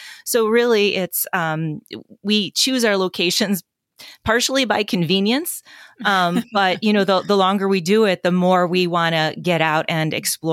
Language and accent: English; Chicago, Illinois, United States; So I'm from the Chicagoland area. Jill and I both grew up in Chicagoland.